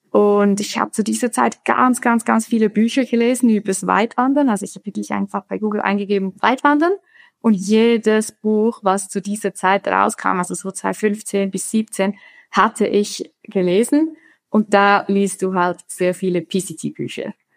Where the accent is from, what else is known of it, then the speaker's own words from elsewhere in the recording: Flims, Graubünden, Switzerland; Ich bin Schweizerin und ich bin in den Bergen aufgewachsen. Also ich bin auch jetzt gerade zu Hause in Flims, das ist in Graubünden. Ich bin, seit ich klein bin, immer in den Bergen unterwegs.